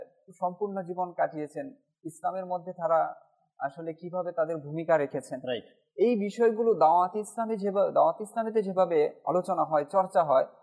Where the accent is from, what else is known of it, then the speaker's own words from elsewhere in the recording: Netrokona, Mymensingh Division, Bangladesh; আমার বাড়ি হচ্ছে সেই নেত্রকোনা, আর আমি ভর্তি হয়েছি মুন্সিগঞ্জ।